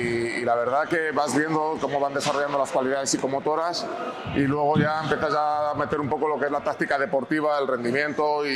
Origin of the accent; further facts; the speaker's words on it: Cantabria, Spain; Es la ilusión que tenemos como cántabros y como españoles que somos.